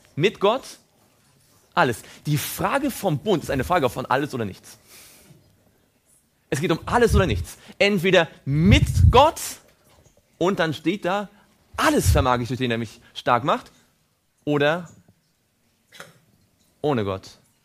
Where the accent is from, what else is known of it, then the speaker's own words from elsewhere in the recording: Mecklenburg-Vorpommern, Germany; now in Stuttgart, Germany; ich komme aus der Nähe von Rostock, jetzt wohne ich hier in Stuttgart. Es war weit genug.